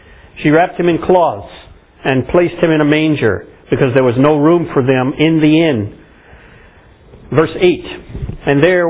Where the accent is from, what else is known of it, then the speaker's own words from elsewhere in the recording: the South, United States; I'm from the South, and Christmas is a big deal.